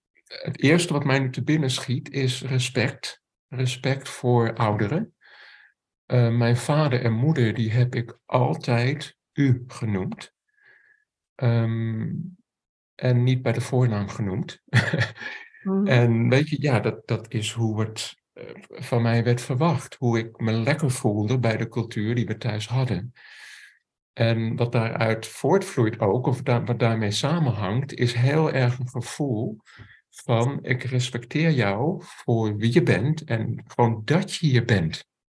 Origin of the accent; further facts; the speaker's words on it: Amsterdam, North Holland, Netherlands; zoals waar ik ben opgegroeid, op scholen en Amsterdam-West